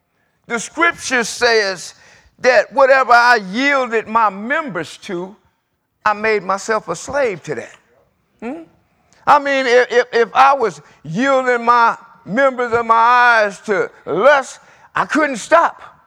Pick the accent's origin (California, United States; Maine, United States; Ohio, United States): California, United States; Los Angeles; Let me give you some of my testimony. I grew up in South Central LA. Gang banging, running the streets, single parent.